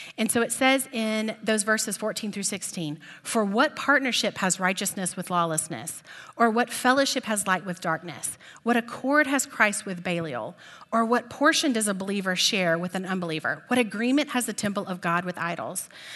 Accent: Texas, United States; I'm from East Texas, so sometimes it might sound like yolk.

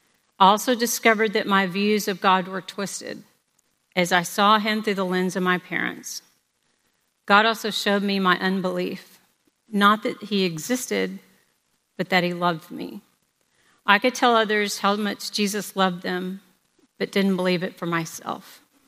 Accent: Texas, United States; I grew up here in Texas. My parents were alcoholics.

